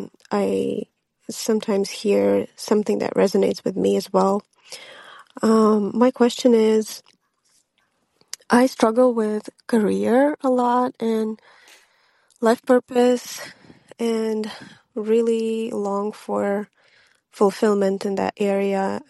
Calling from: Kent, Washington, United States; I'm recording from Kent, Washington, so close to Seattle.

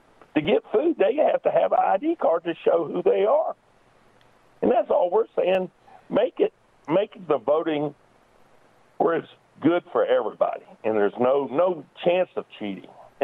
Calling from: Newnan, Georgia, United States; from Noonan, Georgia.

